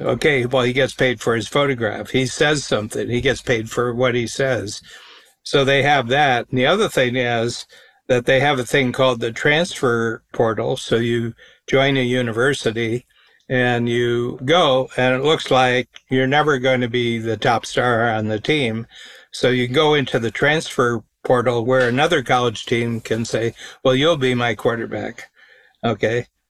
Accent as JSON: {"language": "English", "town": "Norwalk", "region": "Ohio", "country": "United States", "tie": "born or raised there", "said": "Paul Brown, who really created modern National Football League, was born in my hometown. He was born in Norwalk, Ohio"}